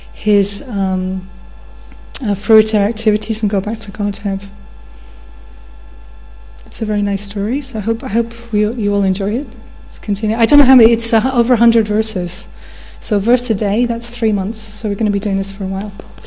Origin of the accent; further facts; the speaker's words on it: England, United Kingdom; I'm always embarrassed when they talk about India because I'm English